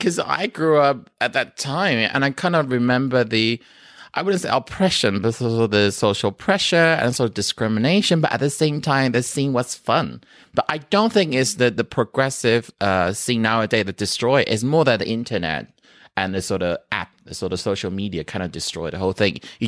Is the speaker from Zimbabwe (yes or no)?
no; Taipei, Taiwan; I am from Taipei, which is the capital city of Taiwan.